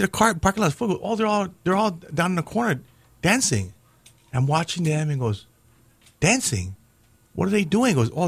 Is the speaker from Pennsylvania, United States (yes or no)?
no; Hawaii, United States; He goes, where are you from? I go, I'm from Hawaii.